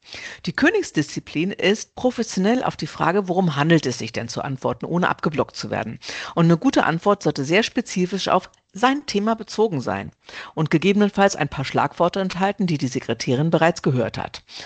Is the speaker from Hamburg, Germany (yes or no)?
yes; Hamburg, Germany; Ich komme aus Hamburg